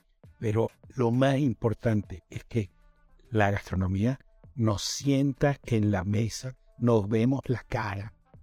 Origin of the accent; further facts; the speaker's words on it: Venezuela; me impresiona el modo como los venezolanos desconocemos las arepas colombianas